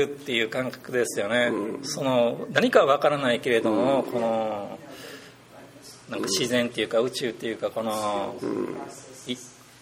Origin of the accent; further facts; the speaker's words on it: Kyoto, Japan; やっぱり京都で生まれたのでもう近くに神社とかがたくさんありました。